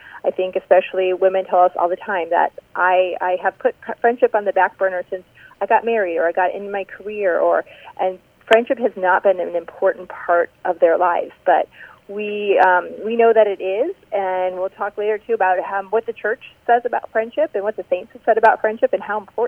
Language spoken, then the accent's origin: English; Indiana, United States; moved away as an adult; now in Columbus, United States; And I grew up in Northwest Indiana, so I moved to Columbus after I graduated then, and then got married and have lived here ever since.